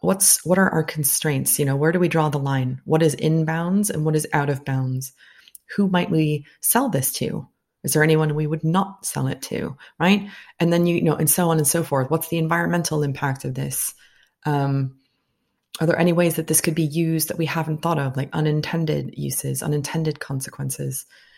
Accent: United States; because I'm from the United States and Vietnam was an important conflict in my country's history.

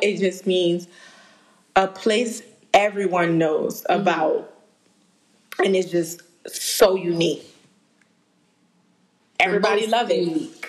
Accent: New Orleans, Louisiana, United States; So I'm like, I'm from New Orleans.

